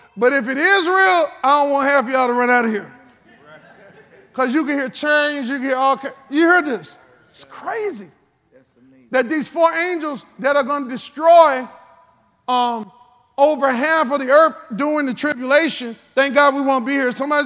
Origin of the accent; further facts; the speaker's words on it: United States; Americans are so ignorant because we're so American-centered. We believe that everything centers around America